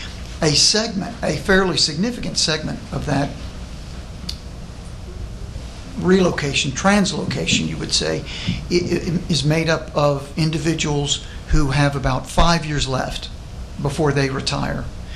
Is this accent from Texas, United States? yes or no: yes; Texas, United States; born there; I was born in Texas. I don't know where else anyone would want to consider retiring.